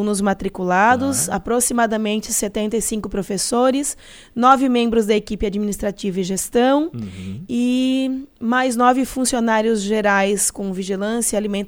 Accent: Urussanga, Santa Catarina, Brazil; a gente fala principalmente de valorização de quem somos, enquanto cidadãos uruçanguenses, enquanto brasileiros.

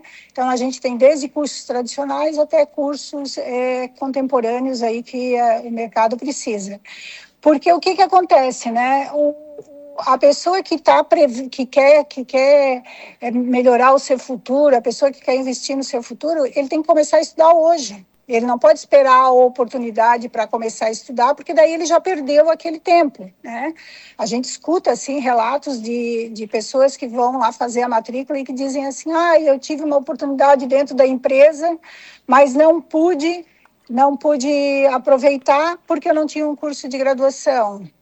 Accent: Urussanga, Santa Catarina, Brazil; born there; moved away; Sim, eu sou de Uruçanga. Eu não moro mais em Uruçanga há algumas décadas, mas eu sou nascida em Uruçanga, tenho irmãos que moram em Uruçanga, sou da terra.

